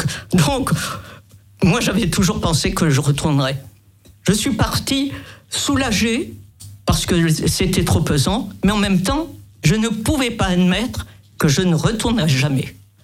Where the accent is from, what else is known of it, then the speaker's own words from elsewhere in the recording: Algiers, Algiers Province, Algeria; j'étais de Babeloine